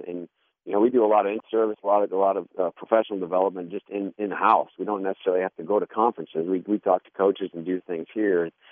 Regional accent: Grosse Ile, Michigan, United States; I grew up on Gros Isle, which is just south of Detroit, and Ecor's Rowing Club was looking for members.

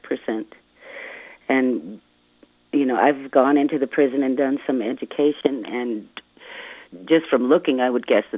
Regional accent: Browning, Montana, United States; I've always noticed a disparate treatment of Native Americans in Montana growing up on the Blackfeet Reservation

